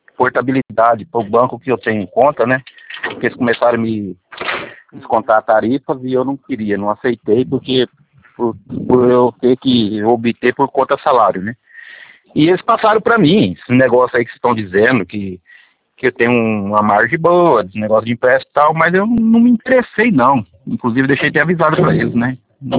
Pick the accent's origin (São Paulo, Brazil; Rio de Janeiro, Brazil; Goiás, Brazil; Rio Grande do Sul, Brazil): São Paulo, Brazil; Guararapes; Ah, tá, porque eu sou aqui de Guararapes.